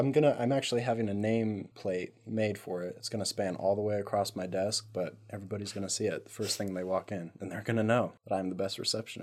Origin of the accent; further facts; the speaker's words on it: Washington, United States; I came from the North, the Yankee land.